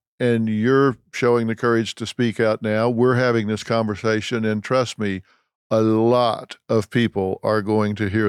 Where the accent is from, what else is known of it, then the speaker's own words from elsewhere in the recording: Texas, United States; I'm from Texas, so when I say it, I do it.